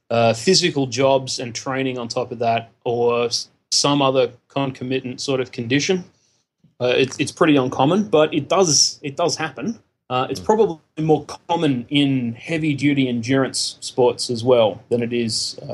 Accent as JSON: {"language": "English", "country": "Australia", "said": "I'm Australian, in case anyone has not managed to pick that up."}